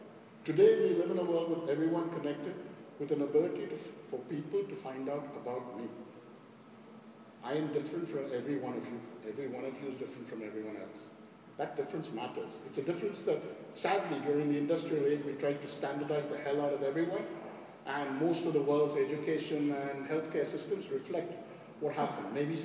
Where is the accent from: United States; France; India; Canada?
India; When I was growing up in India, that's how people made food.